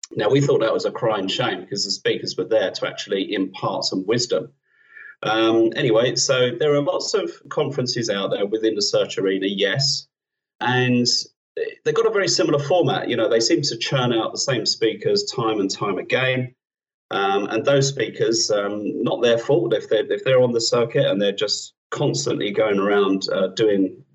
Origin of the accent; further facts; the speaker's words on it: United Kingdom; And I don't know if it is because we're British, I must say.